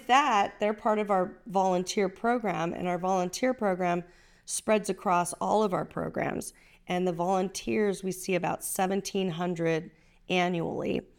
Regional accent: Santa Barbara, California, United States; You know, I grew up in Santa Barbara, and my goal in life is to continue on making this the best community around.

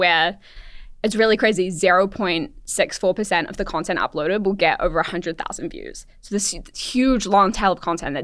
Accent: New Zealand; It was a huge thing growing up in New Zealand because streaming hadn't yet come and a lot of media wasn't accessible to us.

